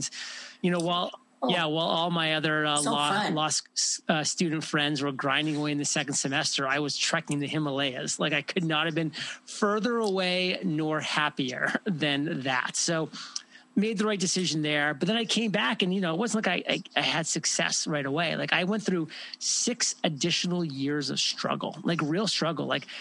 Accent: Maine, United States; Born and raised in Maine, so a very small town. Went to college on an Army scholarship after spending the first 18 years of my life in Maine.

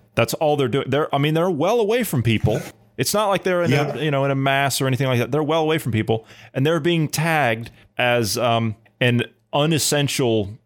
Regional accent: United States; accent: American; Okay, fair. Well, I forgive my American accent. I do apologize.

